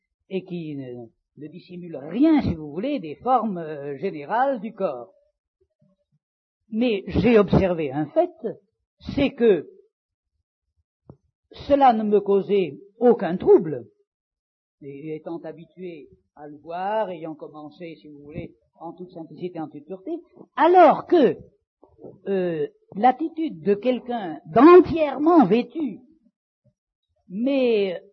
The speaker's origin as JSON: {"language": "French", "town": "Monte Carlo", "country": "Monaco", "tie": "born there", "said": "Personnellement, je suis né sur la Côte d'Azur, à Monaco, Monte Carlo."}